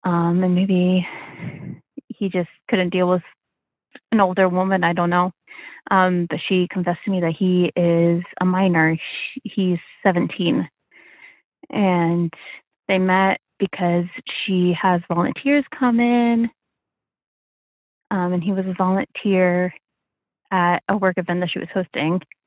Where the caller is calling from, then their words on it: Midwest, United States; I'm calling from the Midwest. I'm in my late 20s.